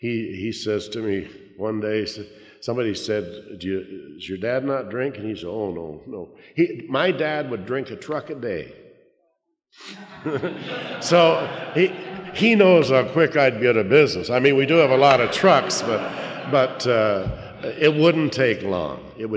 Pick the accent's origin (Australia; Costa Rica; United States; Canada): Canada; And after the meeting, I went and introduced myself and talked, said we're from Canada.